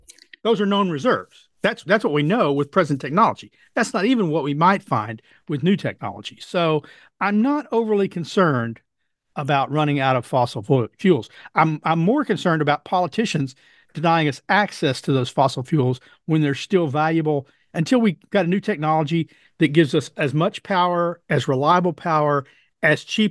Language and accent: English; Texas, United States; But as a Texan who knows that our economy here, a lot of it's built on oil and natural gas